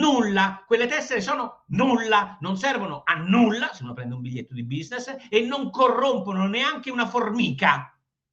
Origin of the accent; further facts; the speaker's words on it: Rome, Lazio, Italy; now in Milan, Italy; Io sono un romano che vive a Milano